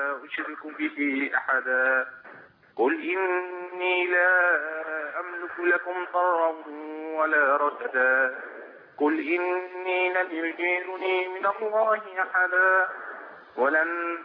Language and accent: Arabic; Egypt; now in Libya; أنا مصري من مصر بس عايش في ليبيا